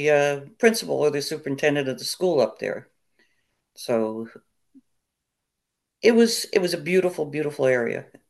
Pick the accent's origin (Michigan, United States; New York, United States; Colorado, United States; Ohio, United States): New York, United States; No, I grew up upstate in the Catskills.